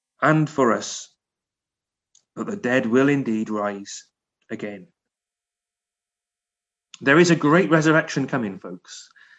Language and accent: English; Cardiff, Wales, United Kingdom; Now, I grew up in Cardiff, when I was in year 7, back in 1994